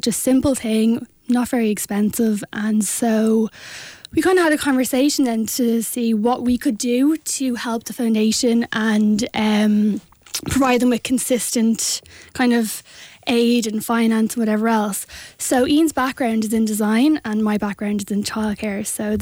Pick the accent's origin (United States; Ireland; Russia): Ireland; Bray, Leinster; So we're actually both from Bray.